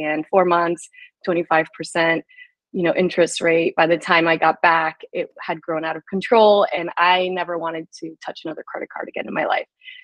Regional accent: Florida, United States; also born or lived in Panama; I'm originally from Panama, but I grew up in South Florida.

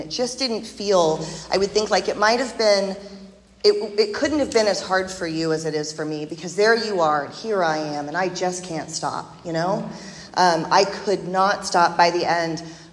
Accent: Georgia, United States; so growing up, I'm from Georgia, and I went to this like really academically advanced school.

